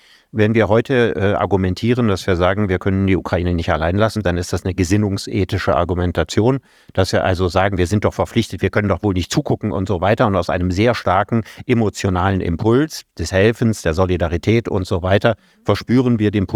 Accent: Solingen, North Rhine-Westphalia, Germany; Das ist so viel wie meine Heimatstadt Solingen.

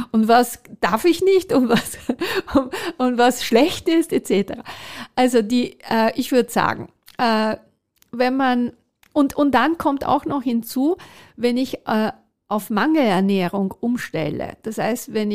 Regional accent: Italy; German is a second language; weil ich ja Italienerin bin, ich komme aus dem Ausland.

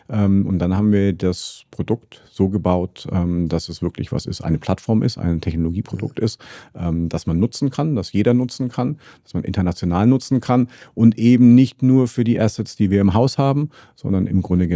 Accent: Munich, Bavaria, Germany; Sonst ich als Münchner Bayer schaff's ja sonst noch nicht mal was in Österreich zu verkaufen.

